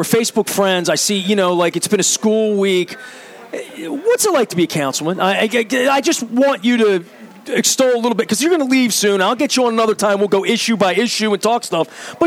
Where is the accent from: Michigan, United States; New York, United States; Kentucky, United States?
New York, United States; Colgate; My dad was always proud of that as a little league coach where we grew up in Colgate.